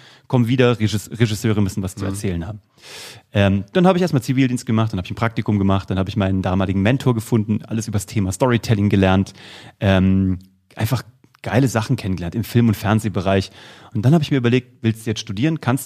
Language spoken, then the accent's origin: German; Kassel, Hesse, Germany; Ich komme aus Kassel